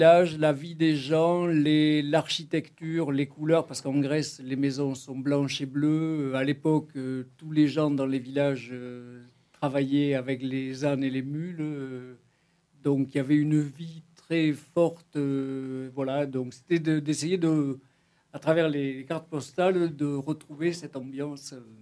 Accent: Rodez, Occitanie, France; born there; je suis né à Rodez, j'ai une famille d'imprimeurs

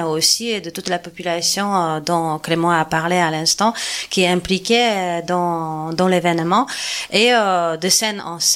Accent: Poland; now in Pézenas, France; on habite à Pézenas, peut-être on vient d'endroits différents, hein. Moi par exemple je suis polonaise

